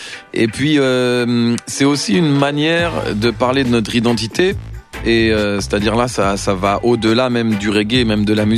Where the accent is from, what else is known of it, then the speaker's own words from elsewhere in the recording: Paris, Île-de-France, France; je suis né à Paris, j'ai grandi ici, j'étais à l'école en France et tout. Et donc, en fait, je suis français, même d'origine marocaine